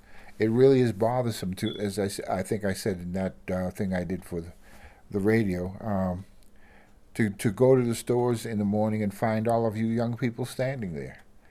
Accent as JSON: {"language": "English", "town": "Gallup", "region": "New Mexico", "country": "United States", "also_born_or_lived": "Boston", "said": "I'm not only from Gallup, I come from Boston"}